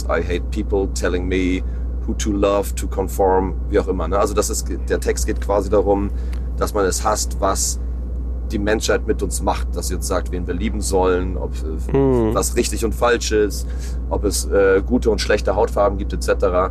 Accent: Germany; Und wir werden als Deutsche natürlich auch gefragt.

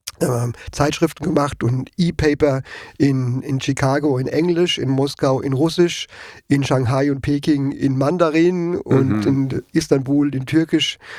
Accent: Frankenthal, Rhineland-Palatinate, Germany; Also ich bin ja in Frankenthal groß geworden

